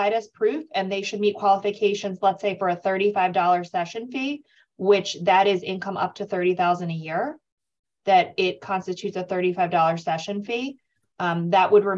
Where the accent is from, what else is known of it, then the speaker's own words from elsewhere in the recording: Cherry Hill, New Jersey, United States; Southern New Jersey, Cherry Hill, New Jersey.